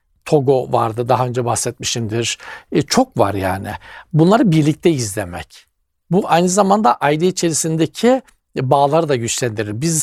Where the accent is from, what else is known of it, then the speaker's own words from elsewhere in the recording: Black Sea Region, Turkey; ben pek beceremezdim beş taş oynamayı, bizim Karadeniz'de çok yaygındı.